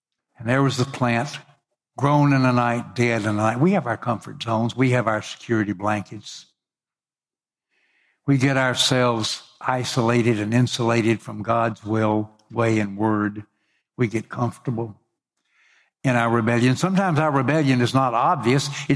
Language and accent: English; Memphis, Tennessee, United States; I said, hey, I'm from Memphis. You know, I know about summer heat. I know about humidity.